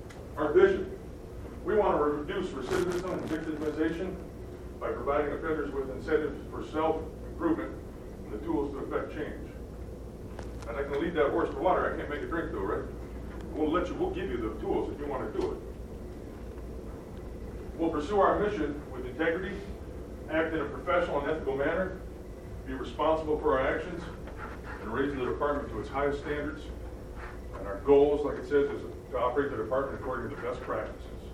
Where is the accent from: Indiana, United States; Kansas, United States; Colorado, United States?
Colorado, United States; Denver; also born or lived in Michigan; Lived in Michigan, but I'm originally from Denver.